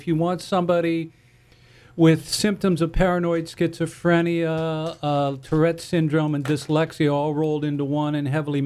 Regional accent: Pennsylvania, United States; I'm from Pennsylvania Dutch country, and I shun all publicity

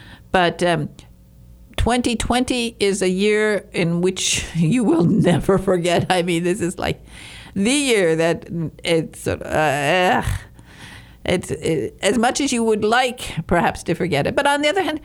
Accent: Highland Park, Michigan, United States; I grew up in Highland Park, Michigan.

